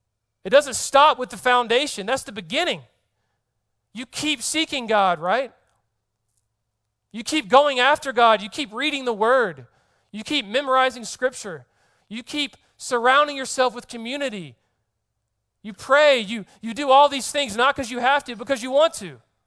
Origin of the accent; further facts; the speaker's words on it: Georgia, United States; The Georgia Bulldogs, I'm from Georgia. I'm a dogs fan.